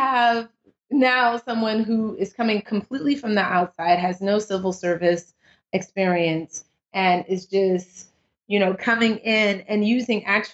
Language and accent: English; United States; one of the first presidents in my consciousness as an American